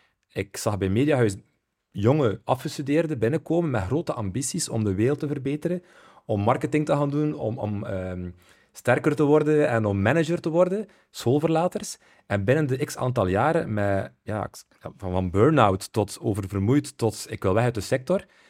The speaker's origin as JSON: {"language": "Dutch", "region": "West Flanders", "country": "Belgium", "tie": "born or raised there", "said": "Ik ben opgegroeid in Zuidwest-Vlaanderen, waar het motto vooral is, blijf doorwerken, ook al als je mentaal niet zo goed voelt."}